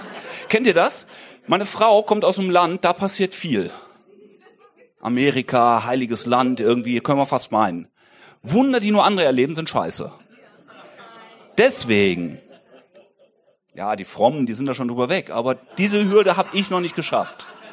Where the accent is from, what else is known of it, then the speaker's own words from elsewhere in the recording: Bruchmühlen, Lower Saxony, Germany; Ich komme aus Bruchmühlen. Das muss man nicht kennen. Ich sag immer, Ich sag immer, wenn ihr von der Autobahn abfahrt und nach der dritten Kuh links abbiegt, dann sind wir da irgendwo. Das ist wirkliche Landgemeinde.